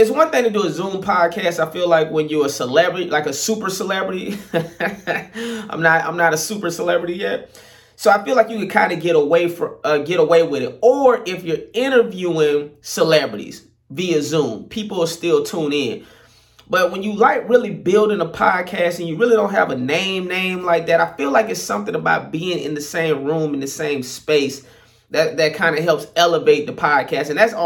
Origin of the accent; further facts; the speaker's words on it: St. Petersburg, Florida, United States; now in Los Angeles, United States; noticed when I got a crib in St. Pete, I felt low-key like a failure because I was moving back to my hometown.